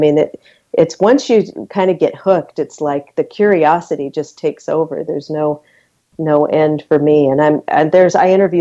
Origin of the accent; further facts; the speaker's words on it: Seattle, Washington, United States; I remember as a kid, maybe 8, 9, 10 years old, I grew up in Seattle, Washington, and the only time it'd really be warm is in the summer.